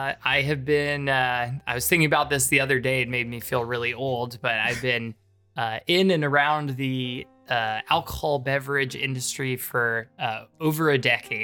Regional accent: Maryland, United States; We're both from Maryland, but we had known each other for a really long time.

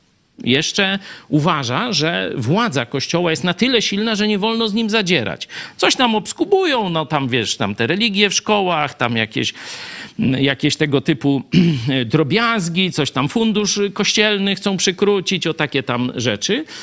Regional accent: Lublin Voivodeship, Poland; My jesteśmy na wschodzie. Przypominam, my z Lubelskiego.

